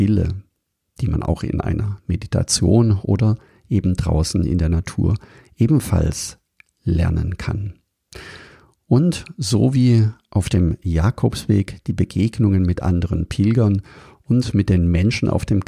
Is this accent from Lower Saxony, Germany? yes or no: no; Überlingen, Baden-Württemberg, Germany; Ich bin in Überlingen am Bodensee aufgewachsen